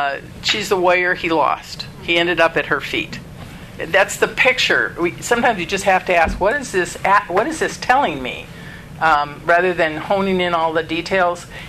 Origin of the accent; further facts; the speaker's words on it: United States; I'm an American, and I have a Greek background